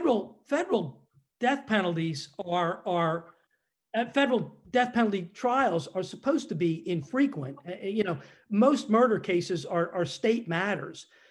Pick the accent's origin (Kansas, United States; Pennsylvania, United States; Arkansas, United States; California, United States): Pennsylvania, United States; Lower Merion; I grew up in Lower Merion.